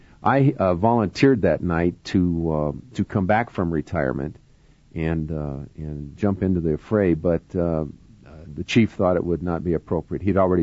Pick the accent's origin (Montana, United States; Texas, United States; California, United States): California, United States; Los Angeles; Well, you know, I was born in Los Angeles. That's the only city I know. I was raised there. I went through the city school system.